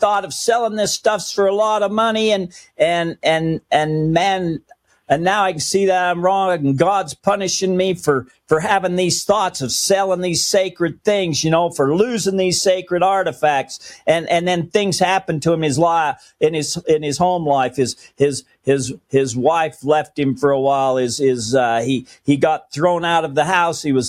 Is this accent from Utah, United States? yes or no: yes; Utah, United States; and I'm from Utah. But at the time, I was working in Wyoming.